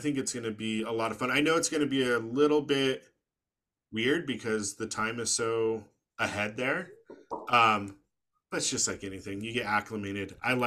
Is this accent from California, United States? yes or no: yes; California, United States; I'm very clear that I'm from Southern California